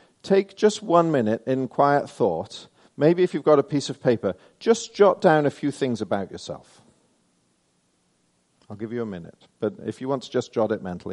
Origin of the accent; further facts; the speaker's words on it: England, United Kingdom; now in United States; I'm really proud that I'm English, and now I've become American